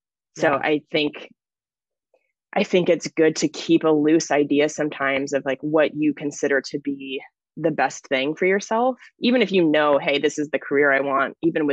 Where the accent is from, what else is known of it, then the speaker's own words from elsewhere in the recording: Washington, United States; once I moved to my hometown in Washington State.